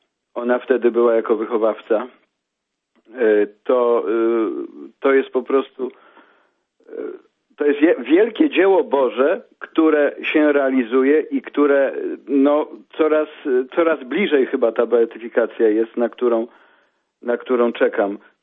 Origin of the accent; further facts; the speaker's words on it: Sulejówek, Masovian Voivodeship, Poland; jestem z Sulejówka, więc to niedaleko.